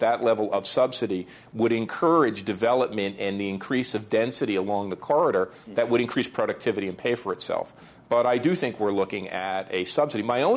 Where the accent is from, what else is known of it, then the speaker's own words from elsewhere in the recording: New Jersey, United States; when I was growing up, when we were growing up in New Jersey, they were suburbs of New York.